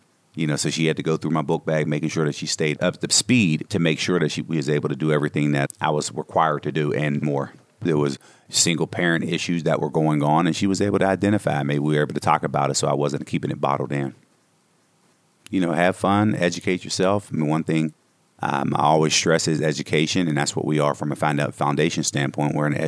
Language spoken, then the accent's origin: English; Homestead, Pennsylvania, United States; I was born in 1974. I grew up here in Homestead and grew up in the steel mill days.